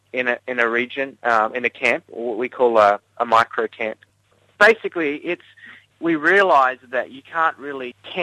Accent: Australia; When I enter into the country and find out I'm an Australian

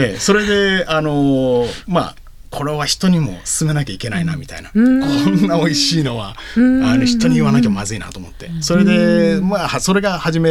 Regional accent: Kanagawa, Japan; 俺は神奈川生まれてるんですけど両親が沖縄なんで、

